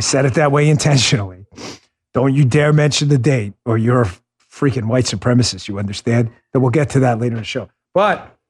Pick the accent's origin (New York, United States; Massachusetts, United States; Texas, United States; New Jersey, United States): New York, United States; New York City; I grew up in New York City.